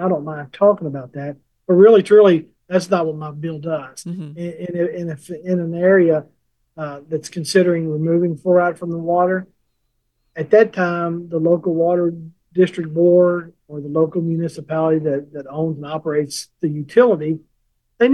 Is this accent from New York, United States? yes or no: no; Kentucky, United States; I grew up in Kentucky and middle class. I drank fluoridated water my entire life.